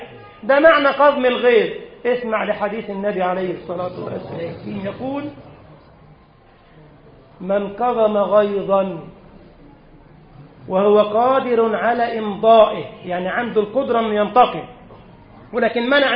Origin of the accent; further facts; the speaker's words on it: Egypt; في بلدنا مصر دي وما أكثر الفرعين على نهر النيل ده